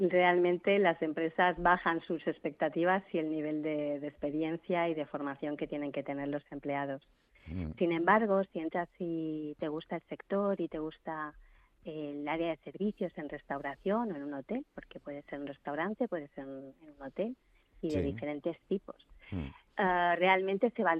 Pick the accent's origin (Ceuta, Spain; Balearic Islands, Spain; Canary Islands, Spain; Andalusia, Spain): Balearic Islands, Spain; soy mallorquina